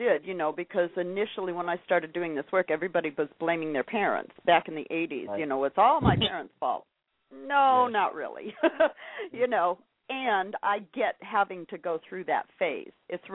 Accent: Colorado, United States; also born or lived in Los Angeles; And so I was raised in Colorado, and when I got to be about 18 years old, I was born out here in Los Angeles, but my parents moved to Colorado when I was about 2 years old

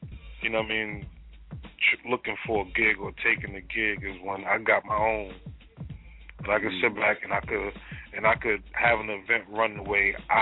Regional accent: Brooklyn, New York, United States; I'm from Brooklyn, actually. I'm from New York, East Flatbush.

